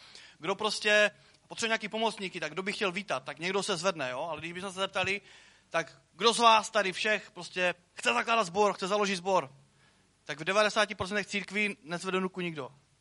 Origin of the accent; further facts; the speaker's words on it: Litovel, Olomouc Region, Czechia; Takže my jsme z Litovle. Kdo z vás ví, kde je Litovel?